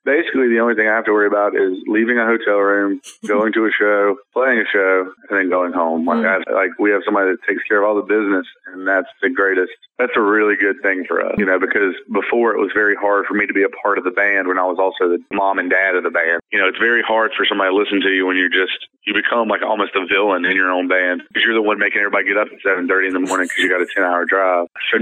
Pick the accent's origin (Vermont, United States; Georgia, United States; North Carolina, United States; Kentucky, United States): North Carolina, United States; A lot of folks in Texas are really leery of us because we're from North Carolina